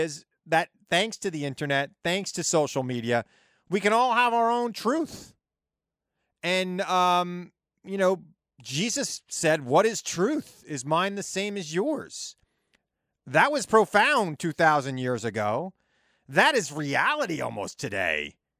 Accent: New York, United States; And as a New Yorker, I think it was one of the worst days of my life.

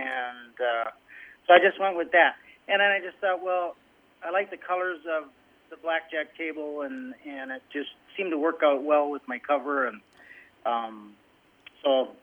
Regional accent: Marshfield, Wisconsin, United States; also born or lived in Hawaii / California / Texas / Illinois; I was born in Marshfield, Wisconsin, but my dad was in the Navy for 17 years, so we traveled a lot when we were kids. We lived in Hawaii and California and Texas and Illinois and kind of all over until I was about 12, 13 years old, and we moved back here.

